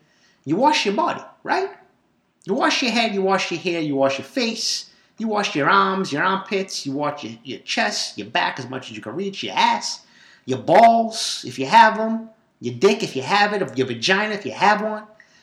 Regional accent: Boston, Massachusetts, United States; Growing up in East Boston, the third floor apartment, we didn't have a shower the first 15 years of my life.

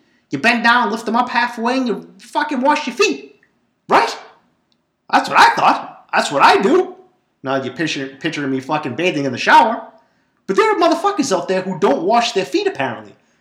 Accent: Boston, Massachusetts, United States; Growing up in East Boston, the third floor apartment, we didn't have a shower the first 15 years of my life.

